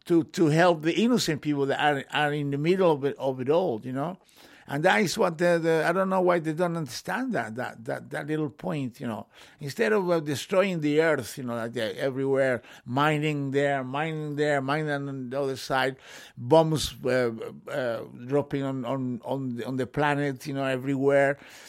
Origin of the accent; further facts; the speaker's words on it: Chile; now in England, United Kingdom; I'm from Chile, in South America, you know.